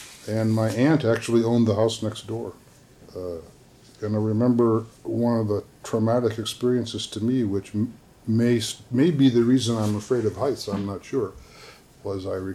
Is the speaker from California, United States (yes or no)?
no; Chicago, Illinois, United States; We lived at the time when I was born, the family lived at on the far south side of Chicago at 94th Street and Lyons Avenue in a what was called at the time a three-flat building.